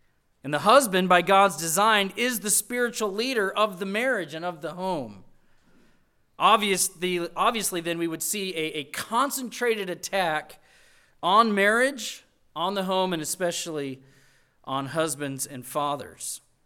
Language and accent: English; Colorado, United States; now in South Carolina, United States; growing up in Colorado, my picture of a strong man is a man who's definitely wearing flannel and jeans.